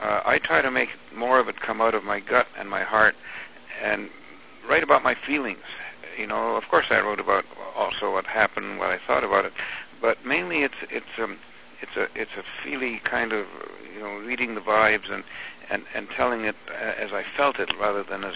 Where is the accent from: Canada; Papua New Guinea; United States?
Canada; the main motivation at the beginning certainly was to identify myself as a Canadian.